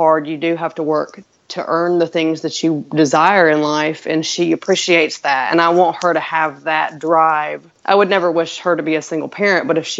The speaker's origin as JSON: {"language": "English", "region": "Kansas", "country": "United States", "tie": "born or raised there", "lives_now": "South Carolina, United States", "said": "very conservative area, which is a little different where I grew up in Kansas. It was not as conservative."}